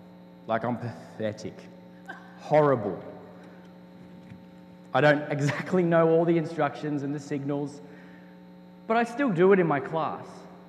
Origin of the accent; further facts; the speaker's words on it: Australia; All right, so I am from Australia. I do speak a little bit funny.